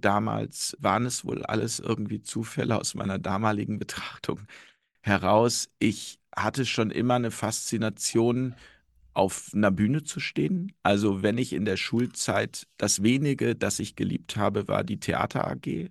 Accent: North Rhine-Westphalia, Germany; Ich komme halt aus Nordrhein-Westfalen und da sagt man halt Kirche und Verkehr.

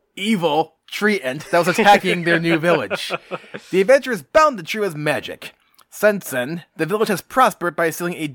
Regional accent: Shepherd, Michigan, United States; because I'm from Shepherd, and we have the Maple Syrup Festival every year, and we have maple trees around town.

